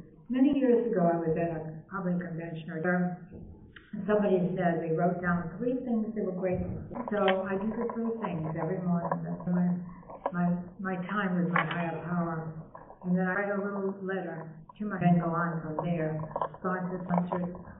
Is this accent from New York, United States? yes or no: no; Portsmouth, Rhode Island, United States; But we come from Portsmouth, Rhode Island. That's a long drive.